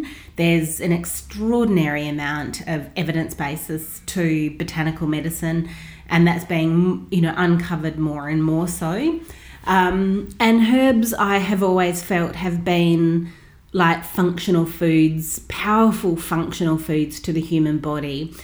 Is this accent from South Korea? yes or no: no; Australia; also born or lived in United States; I am an Australian trained naturopathic clinician, and I've been in practice for 25 years here in Australia, 4 years of which I actually lived and worked in the United States.